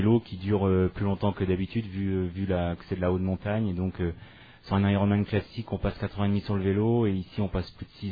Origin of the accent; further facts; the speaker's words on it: Brittany, France; Moi je suis de Bretagne, donc c'est complètement différent.